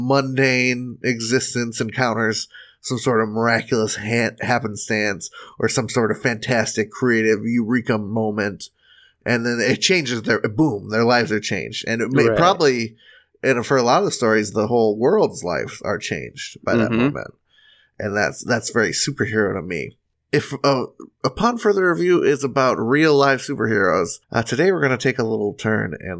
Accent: Menominee, Michigan, United States; from Menominee, which is where my hometown

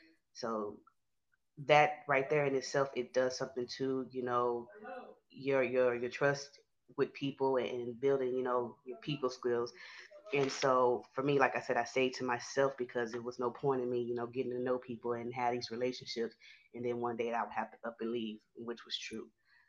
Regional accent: Houston, Texas, United States; I'm from Houston, Texas. I'm 30 years old.

